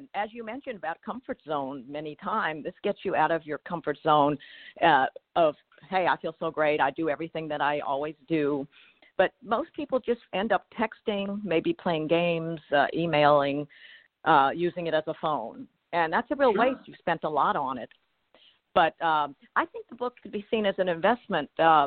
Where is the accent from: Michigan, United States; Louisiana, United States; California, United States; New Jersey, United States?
Louisiana, United States; New Orleans; I'm from New Orleans, and we call it Land Yap.